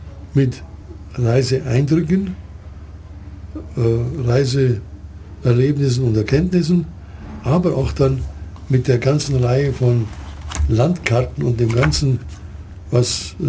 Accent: Southern Germany, Germany; Also ich wüsste, bei uns in Süddeutschland

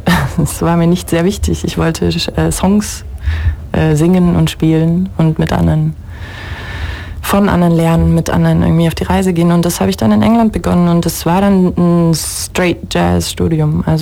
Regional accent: Delmensingen, Baden-Württemberg, Germany; Ich bin aus Ulm. Ich bin genau genommen sogar aus Delmensingen, was Richtung Laupheim ist. Und ich bin in Ulm zur Schule gegangen, ans Scholl.

